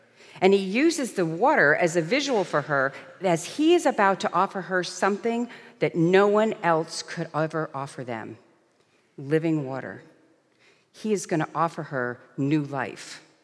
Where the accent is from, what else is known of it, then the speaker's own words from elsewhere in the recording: New York, United States; I'm from New York, so you guys is the northern equivalent to all y'all, as we say here in the South.